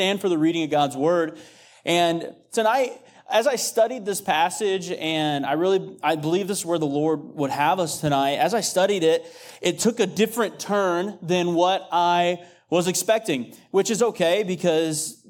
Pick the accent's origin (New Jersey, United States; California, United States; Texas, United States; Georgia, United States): Texas, United States; Abilene; This weekend, we were at my church that I grew up at in Abilene